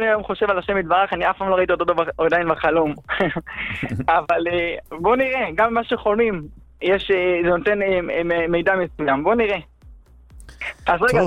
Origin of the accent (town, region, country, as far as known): Beit Shemesh, Jerusalem District, Israel